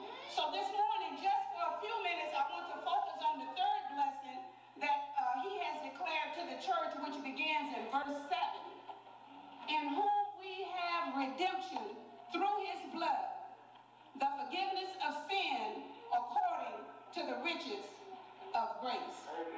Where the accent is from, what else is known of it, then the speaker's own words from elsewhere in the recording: Alexandria, Louisiana, United States; Now, they may have had S&H Green Stamps here in Alexandria, but because I was raised up here in the Sonia Quarters, and all we had was love for one another, I wasn't familiar with S&H Green Stamps.